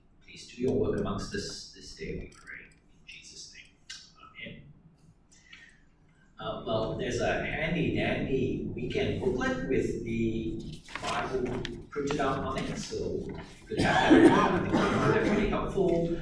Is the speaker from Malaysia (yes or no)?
yes; Malaysia; also born or lived in Singapore; What you need to know about my family as well is that I started as a Malaysian national, but aged about 9, my family moved to the southern tip of peninsula Malaysia. I was sent to school with my sister in Singapore